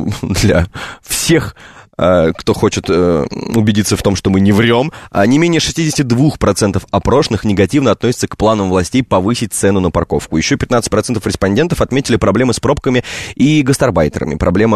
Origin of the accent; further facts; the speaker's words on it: Moscow, Russia; Ребят, я гопник из Гальянова.